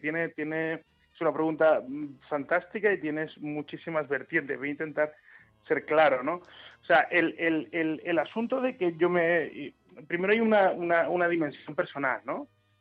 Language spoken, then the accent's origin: Spanish; Málaga, Andalusia, Spain; efectivamente soy malagueño, nací en Málaga y viví allí los primeros 15 años de mi vida y luego la época universitaria y mis primeros años de trabajo. O sea, la mayor parte de mi vida ha estado en Málaga